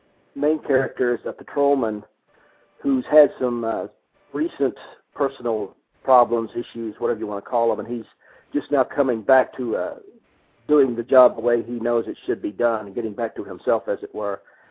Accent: Houston, Texas, United States; Well, I grew up in Houston, Texas, and decided I wanted to be a police officer

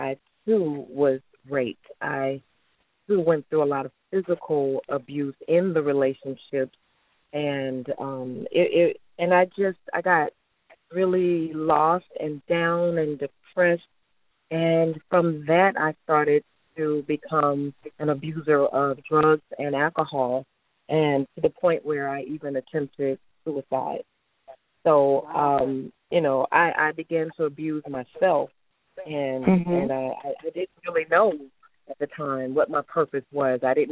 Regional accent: Mobile, Alabama, United States; But I'm from Mobile, Alabama. I'm an Alabama girl, but I moved here in 2010.

